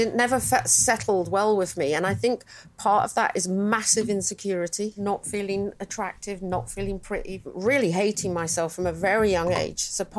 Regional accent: Chiswick, London, United Kingdom; I grew up in Chiswick. This was my parents' first house that had my two brothers in, but they moved and I grew up on Sutton Court Road. I grew up just around the corner, within a mile of here.

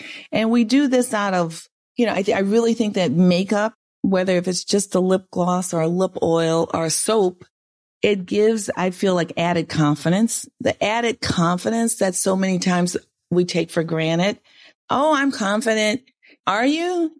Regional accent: New Orleans, Louisiana, United States; And well, growing up in New Orleans too, it's like, you know, the ability to keep your hair into any kind of anything was like hopeless.

